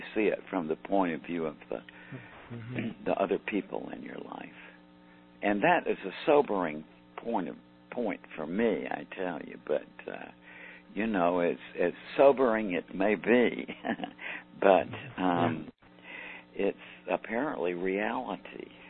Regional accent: Deep South, United States; And I say that because I am from the Deep South in the United States, and there is some sort of severe religion down there.

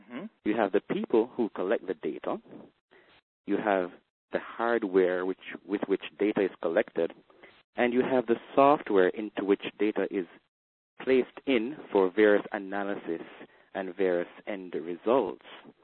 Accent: Spanish Town, Saint Catherine, Jamaica; also born or lived in St. Andrew / Kingston; now in Old Harbour, Jamaica; Well, Chris, I was born in St. Andrew, the Nuttall Hospital, and I grew up in Spanish Town. I spent my childhood in Spanish Town.

